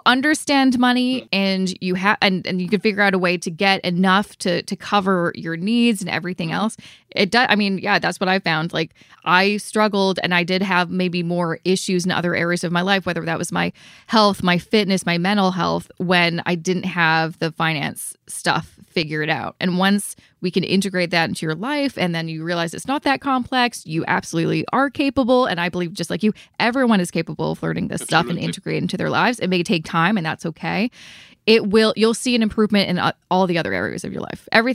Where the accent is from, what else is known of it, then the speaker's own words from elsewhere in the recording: Canada; especially as a Canadian.